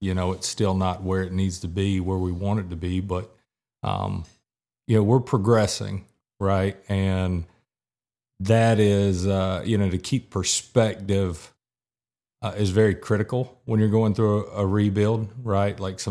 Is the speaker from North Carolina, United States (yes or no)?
yes; North Carolina, United States; I grew up on Eastern North Carolina. So like I've been around hurricanes.